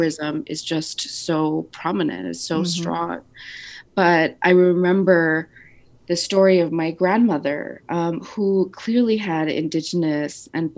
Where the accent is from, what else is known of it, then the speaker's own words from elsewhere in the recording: El Paso, Texas, United States; also born or lived in Ciudad Juarez, Mexico; growing up on the border, growing up in El Paso and Ciudad Juarez